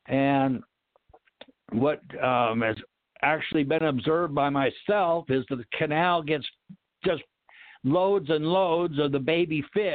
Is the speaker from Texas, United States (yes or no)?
no; Whidbey Island, Washington, United States; where I grew up in Puget Sound, the ocean is, it's an inland sound, but it's salt water and it's very deep. I lived on Whidbey Island and I had to take the ferry boat to get to the mainland